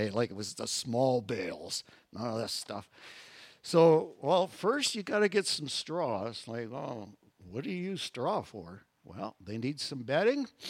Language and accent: English; Edmonton, Alberta, Canada; when I was born and raised in Edmonton, it's like I'm a city boy.